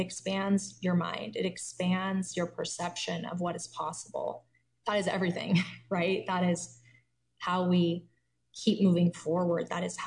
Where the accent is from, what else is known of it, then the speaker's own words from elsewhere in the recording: Wyoming, United States; I think at the root, it was my experience of growing up in Wyoming and never imagining a future for myself here